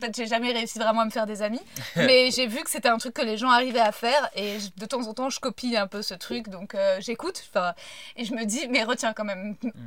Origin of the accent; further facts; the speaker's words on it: Paris, Île-de-France, France; Non, j'ai grandi à Paris.